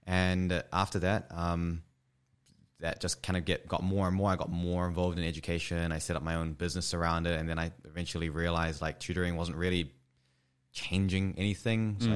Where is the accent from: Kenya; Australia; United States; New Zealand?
New Zealand; So I'm from New Zealand. And in New Zealand, you don't go straight from high school to medical school.